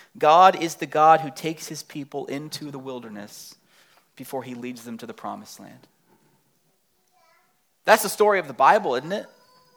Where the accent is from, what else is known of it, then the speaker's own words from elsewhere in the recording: San Diego, California, United States; I grew up in San Diego, where the baseball player Tony Gwynn was nicknamed Mr. San Diego.